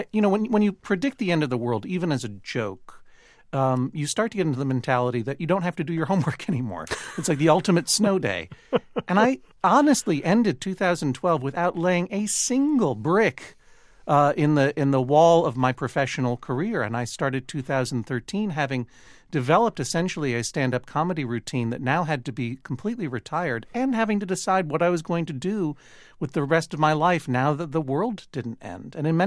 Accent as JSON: {"language": "English", "town": "Boston", "region": "Massachusetts", "country": "United States", "tie": "born or raised there", "said": "growing up in Boston as an only child, I had an amazing wealth of culture available to me."}